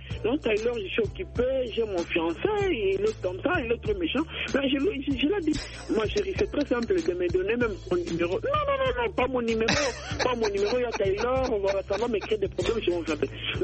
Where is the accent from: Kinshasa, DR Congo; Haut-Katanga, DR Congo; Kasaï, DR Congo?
Kasaï, DR Congo; Tshikapa; born there; je suis né à Tchikapa.